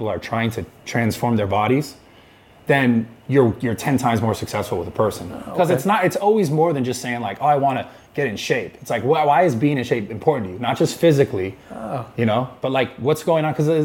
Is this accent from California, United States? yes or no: yes; Pacifica, California, United States; It felt like a bigger version of my hometown, Pacifica, California.